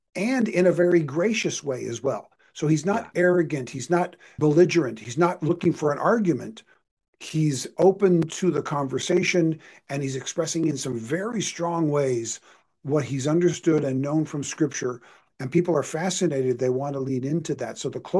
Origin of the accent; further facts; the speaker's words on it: Toronto, Ontario, Canada; moved away; also born or lived in California, United States; I was in California. So I was raised in Toronto, but by the time I went to Bible college, I was living in California.